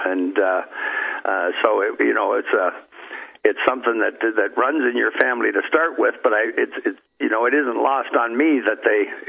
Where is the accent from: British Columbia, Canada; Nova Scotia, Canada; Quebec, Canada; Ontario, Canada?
Ontario, Canada; Port Colborne; He lives in Port Colborne here in my hometown.